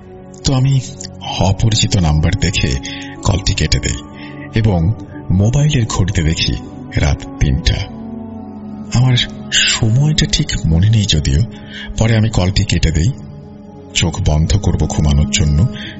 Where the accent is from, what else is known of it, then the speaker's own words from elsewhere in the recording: Brahmanbaria, Chittagong Division, Bangladesh; তো আমার গ্রামের বাড়ি ব্রাহ্মণবাড়িয়া এবং আমার সাথে এই ঘটনাটি ঘটে আমার গ্রামের বাড়িতেই।